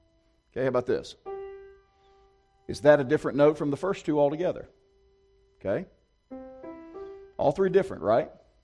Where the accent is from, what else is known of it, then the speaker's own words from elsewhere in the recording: Richmond, Virginia, United States; I'm from the Richmond area.